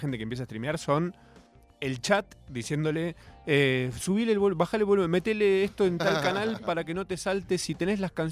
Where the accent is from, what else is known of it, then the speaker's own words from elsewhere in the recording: Capilla del Monte, Córdoba, Argentina; Había un cuarzo colgando en la plaza de Capilla del Monte, de donde soy, y un día no estaba más.